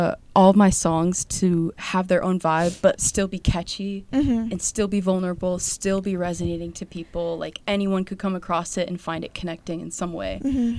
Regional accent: Pennsylvania, United States; now in Chicago, United States; And everyone where I grew up mostly in Pennsylvania was like Penn State or like Pittsburgh

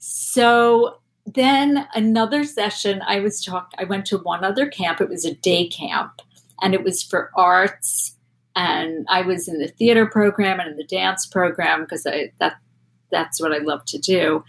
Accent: New York, United States; New York, because I grew up on Long Island.

